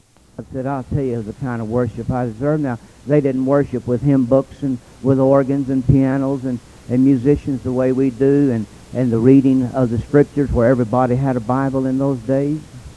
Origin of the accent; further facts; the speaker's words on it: Moore, Oklahoma, United States; I was born out in Oklahoma. Kathy was born in the same town I was born in Oklahoma City, and we moved out east of a little town called Moore, Oklahoma, out in the country.